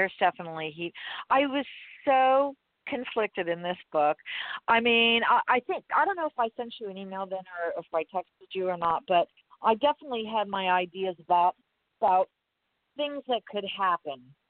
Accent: Miami, Florida, United States; And, you know, I grew up in Miami. 60-70% of our population is Latino.

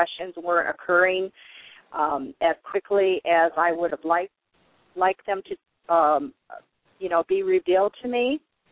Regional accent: Midwest, United States; Well, my husband and I grew up in Midwest, middle-class families during the 50s and 60s

